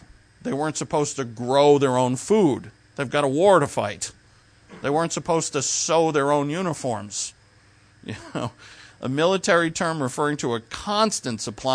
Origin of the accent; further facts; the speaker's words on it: Providence, Rhode Island, United States; born there; I was born in Providence